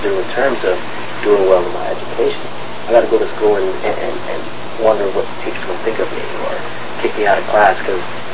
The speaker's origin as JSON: {"language": "English", "country": "Philippines", "said": "He's Chinese. And I said, nah, man, I'm Filipino."}